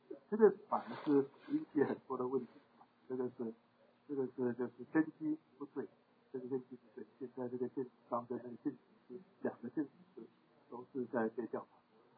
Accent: Tainan, Taiwan; 以及了台湾最古老的台南城，这个跟我们什么关系？我是在那边生的，我在那边长大，我有好亲戚在那边

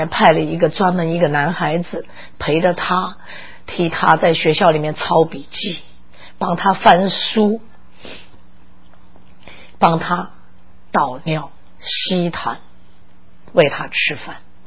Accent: Taiwan; also born or lived in China; now in United States; 因为我是台湾来的，我在中国大陆出生的

